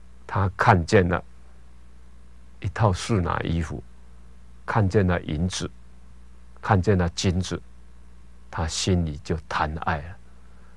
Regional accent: Taiwan; 我们台湾话哦，台湾的俗语这样说了

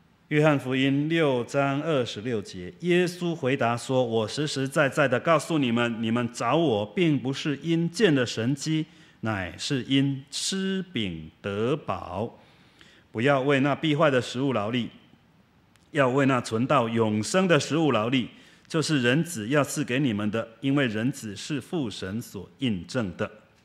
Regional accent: Taiwan; born there; 为什么我们出生在台湾呢？

